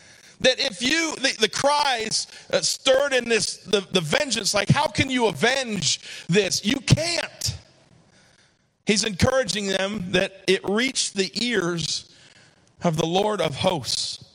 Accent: United States; That's I'm an American, right? But I go to places all over the world.

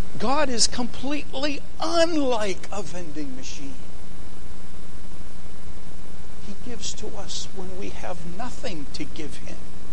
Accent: Pittsburgh, Pennsylvania, United States; I grew up in the Pittsburgh area.

